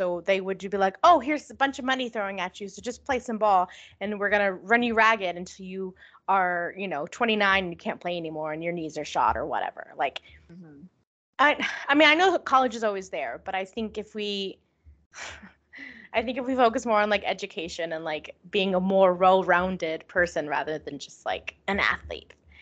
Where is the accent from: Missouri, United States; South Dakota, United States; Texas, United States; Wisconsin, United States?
Texas, United States; Does that have to do maybe because we're from Texas and like where high school football is life?